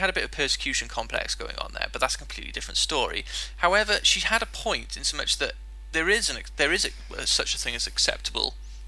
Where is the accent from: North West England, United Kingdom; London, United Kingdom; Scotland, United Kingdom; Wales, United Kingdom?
Wales, United Kingdom; because I'm Welsh